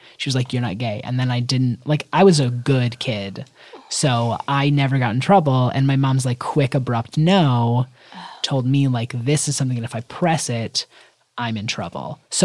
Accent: Michigan, United States; Just growing up in Michigan, people weren't believing it, I guess.

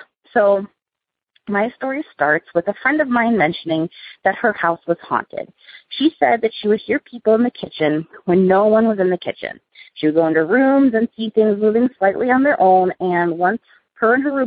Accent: Sioux Falls, South Dakota, United States; I am from Sioux Falls, South Dakota.

